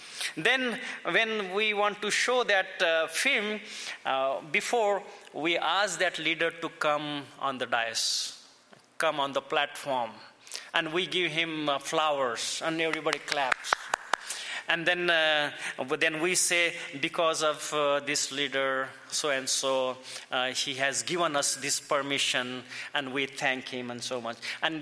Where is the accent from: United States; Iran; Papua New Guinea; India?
India; accent: Indian; English is a second language; I have Indian accent because I'm from India